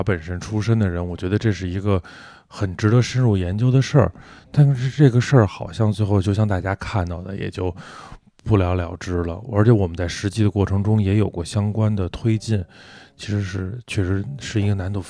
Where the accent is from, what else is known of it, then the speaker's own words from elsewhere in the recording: Beijing, China; 我在胡同里跑大的